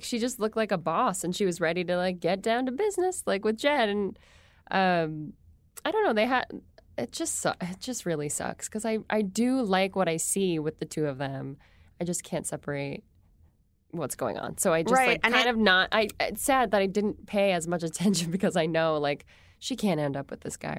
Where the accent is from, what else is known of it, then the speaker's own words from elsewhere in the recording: England, United Kingdom; Yeah. I am English.